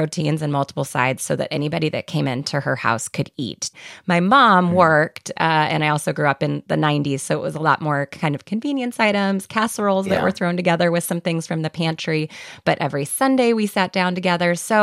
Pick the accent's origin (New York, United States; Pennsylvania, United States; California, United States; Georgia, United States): California, United States; My grandmother, my dad's mom, is Italian. We grew up in the Bay Area.